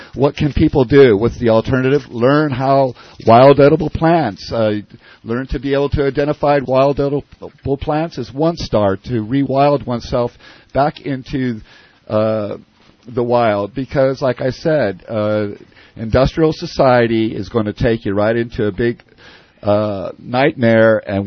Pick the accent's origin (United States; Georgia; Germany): United States; San Diego, California; also born or lived in San Francisco; Well, I'm actually a Californian. I've been in this state since 1959. My first birthday was here in the Bay Area, in San Francisco. My family moved to San Diego in 1964.